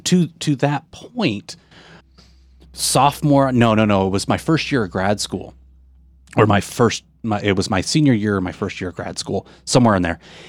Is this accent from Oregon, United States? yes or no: yes; Oregon, United States; Like, I'm from the Northwest, just outside of Portland, Oregon, as we discussed a little bit last week.